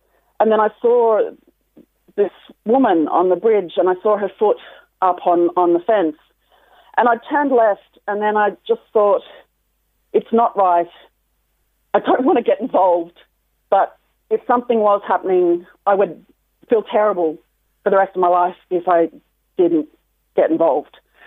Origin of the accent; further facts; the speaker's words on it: Australia; now in Ireland; I'm actually from Australia.